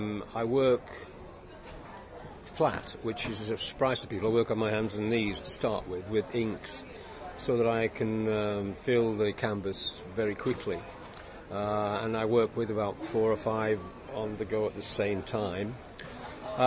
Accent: Yorkshire and the Humber, United Kingdom; now in North Wales, United Kingdom; I'm a Yorkshireman, but I live in North Wales.

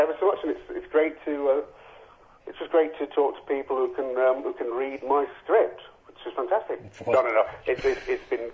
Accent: Barnsley, Yorkshire and the Humber, United Kingdom; Oh, my word, I'm from Barnsley.

